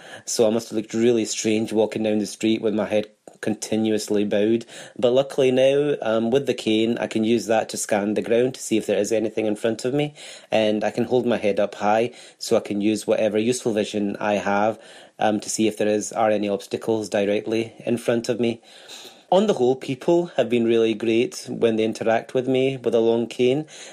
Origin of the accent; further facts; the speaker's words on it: Glasgow, Scotland, United Kingdom; I'm from Glasgow